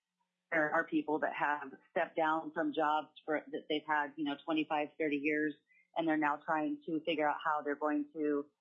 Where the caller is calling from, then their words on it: Fairbanks, Alaska, United States; I'm calling from Fairbanks, Alaska, and I support SB 156